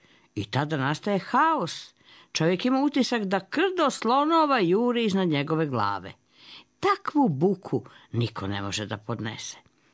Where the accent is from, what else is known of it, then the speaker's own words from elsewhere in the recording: Banja Luka, Republika Srpska, Bosnia & Herzegovina; onda kod nas u Banja Luci pada kiša stalno.